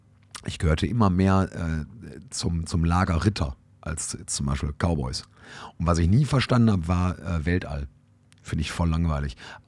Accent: North Rhine-Westphalia, Germany; ich bin in Müller im Spelldorf groß geworden, da konntest du zum Duisburger Zoo spucken.

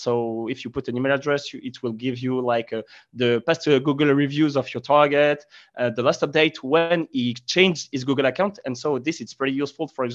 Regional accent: France; English is a second language; so sorry for my English accent. I mean, I'm French, so nobody is perfect.

